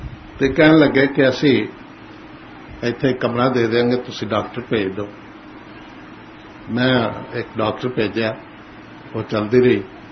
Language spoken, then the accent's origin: Punjabi; Sarai Naga, Punjab, India; born there; ਸਰਾਏ ਨਾਗਾ। ਉਸ ਵੇਲੇ ਉਸ ਪਿੰਡ ਦਾ ਨਾਂ ਮੱਤੇ ਦੀ ਸਾਂ ਸੀ।